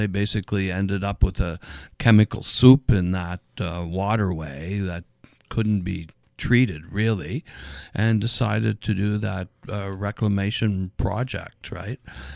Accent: Sydney, Nova Scotia, Canada; And it was a big part of my life growing up in Sydney, and, you know, in my youth and in my adult life.

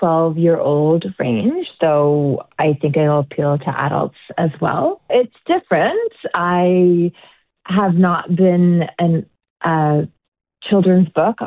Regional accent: Sydney, Nova Scotia, Canada; also born or lived in Dartmouth; I was born in Sydney, and I grew up going back and forth between Sydney and Dartmouth. So I'm a Cape Bretoner.

